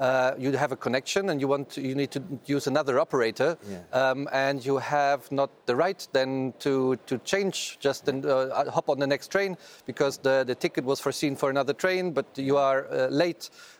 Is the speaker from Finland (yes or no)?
no; Germany; English is a second language; I'm from Germany, so I can tell you lots of stories about this.